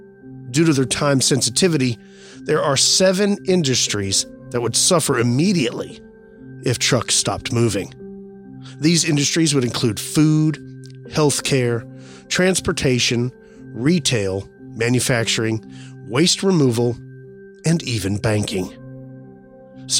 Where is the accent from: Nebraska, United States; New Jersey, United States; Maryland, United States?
Maryland, United States; Camp Springs; I grew up in Camp Springs, Maryland.